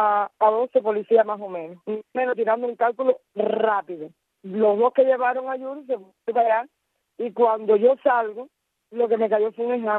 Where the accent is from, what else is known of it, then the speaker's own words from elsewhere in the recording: Cuba; porque es que yo soy cubana